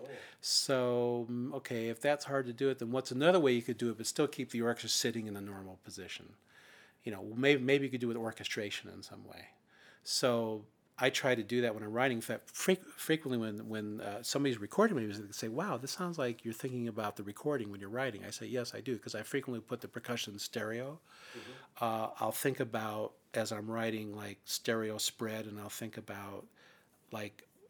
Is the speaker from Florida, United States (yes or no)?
no; Iowa, United States; I think I'm a very practical person because I grew up in Iowa